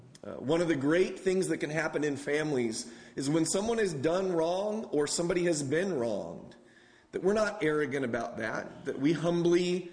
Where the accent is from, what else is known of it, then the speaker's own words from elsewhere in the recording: San Diego, California, United States; Where I grew up in San Diego, California, my dad never went to college.